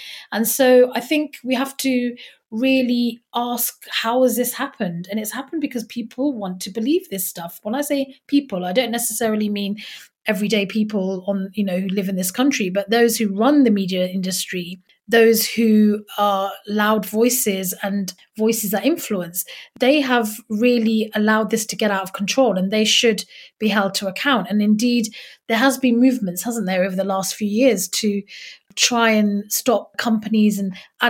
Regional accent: United Kingdom; I'm British

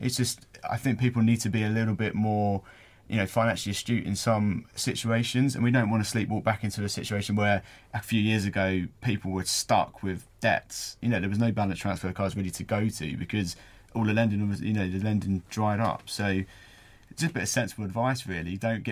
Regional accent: East of England, United Kingdom; I'm from Essex, so of course I'm a petrol head. It's a land of Ford Escorts.

